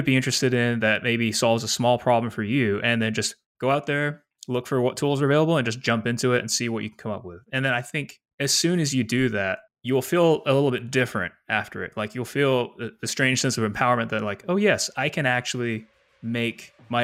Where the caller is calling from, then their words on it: Nashville, Tennessee, United States; I am calling from Nashville, Tennessee, in the United States.